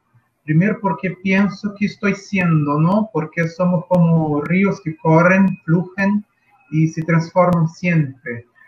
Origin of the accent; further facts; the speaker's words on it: Rio de Janeiro, Brazil; Spanish is a second language; voy a hablar en mi español 1.0. Soy brasileño, bueno, hablo desde Río de Janeiro